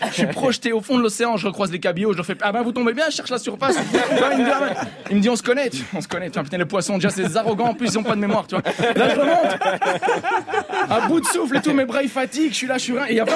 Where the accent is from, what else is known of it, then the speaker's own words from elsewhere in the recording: Brussels, Brussels-Capital Region, Belgium; Moi, je viens de Bruxelles, tu vois